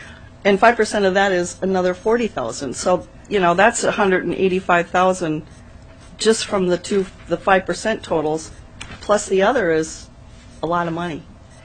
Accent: St. Cloud, Minnesota, United States; And again, one of the things, I'm from St. Cloud, one of the things I hear a lot is the money stays a lot in the metro area

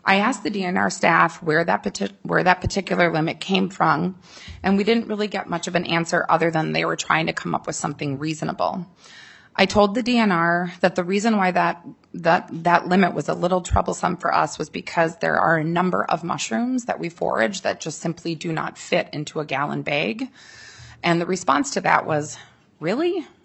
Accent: Minnesota, United States; I grew up on the Iron Range of Minnesota. Nature has been a huge part of my life.

